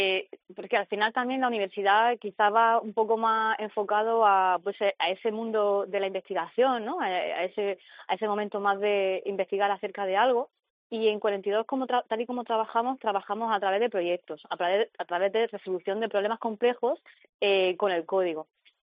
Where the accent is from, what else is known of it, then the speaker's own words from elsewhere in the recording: Almería, Andalusia, Spain; Yo soy de Almería